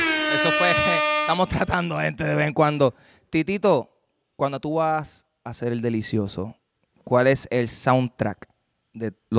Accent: Carolina, Puerto Rico; Soy de Carolina, ya lo saben.

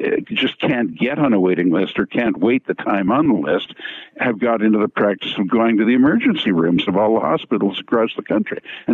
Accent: Canada; I'm embarrassed as a Canadian to confess to you and to your listeners the following embarrassing fact.

